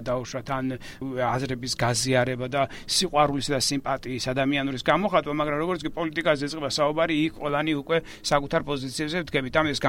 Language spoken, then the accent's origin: Georgian; Samegrelo-Zemo Svaneti, Georgia; მეზობელი კუთხიდან ვარ სამეგრელოდან. ჩვენ ვარ წარმოშობილი